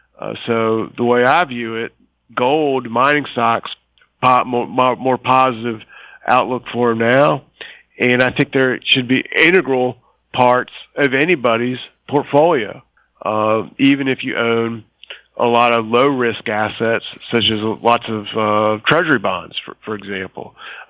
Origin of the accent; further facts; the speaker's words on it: United States; as an American myself